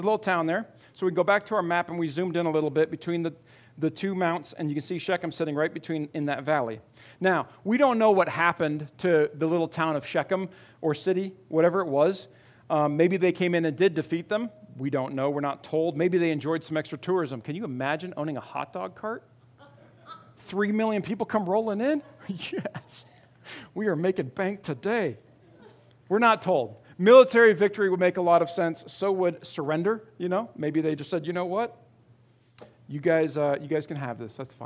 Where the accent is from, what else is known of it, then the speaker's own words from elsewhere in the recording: Arizona, United States; I'm from Arizona. I know what mountains look like.